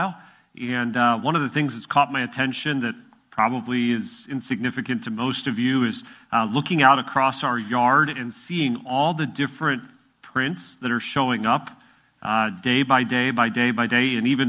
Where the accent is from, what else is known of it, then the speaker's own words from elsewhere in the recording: Midwest, United States; now in Philadelphia, United States; Reminded me of growing up in the Midwest and going to college in northern Wisconsin.